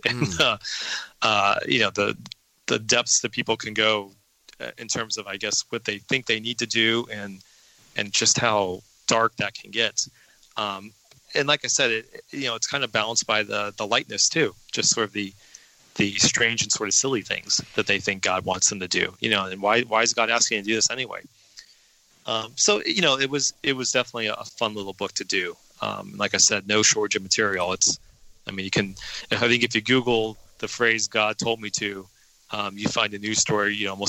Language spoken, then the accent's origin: English; Denver, Colorado, United States; But, you know, like I said, I grew up in Denver, so I was a huge Broncos fan, huge Nuggets fan.